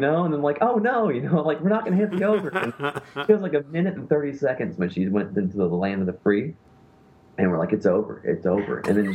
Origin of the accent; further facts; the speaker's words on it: Indiana, United States; I'm from Southern Indiana